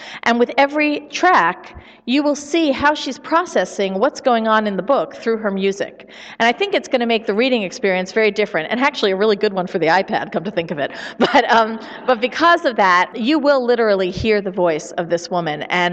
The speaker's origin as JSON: {"language": "English", "region": "New Hampshire", "country": "United States", "said": "So I told you I'm from New Hampshire. I am going to get back to your question. But I told you I'm from New Hampshire, right?"}